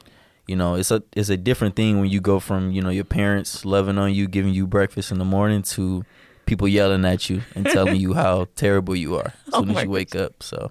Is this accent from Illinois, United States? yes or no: no; Toledo, Ohio, United States; I'm from Toledo, Ohio.